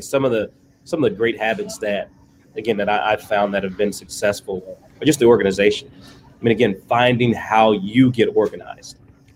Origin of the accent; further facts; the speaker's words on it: Texas, United States; I'm from Texas, so recruiting, you know, Texas kids is something that, you know, interests me